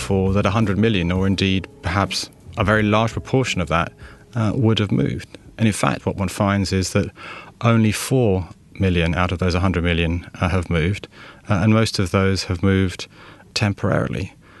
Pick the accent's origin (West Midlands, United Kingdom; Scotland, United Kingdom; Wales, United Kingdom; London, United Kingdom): London, United Kingdom; born there